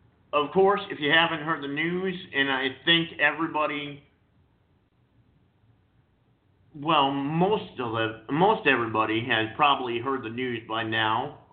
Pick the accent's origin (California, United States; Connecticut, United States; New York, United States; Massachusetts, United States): Connecticut, United States; Fairfield; I know that in my hometown of Fairfield, there used to be an actual Nike missile base.